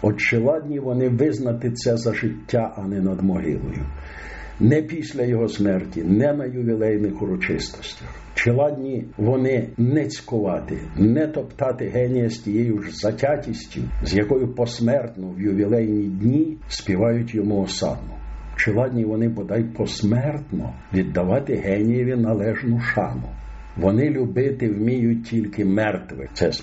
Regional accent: Chernivtsi, Chernivtsi Oblast, Ukraine; moved away; Він мене забрав з моїх рідних Чернівців до Києва

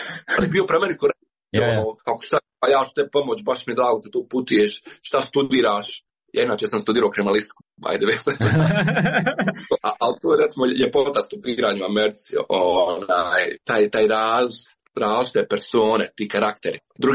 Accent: Bosnia & Herzegovina; ja sam iz Bosne i Hercegovine

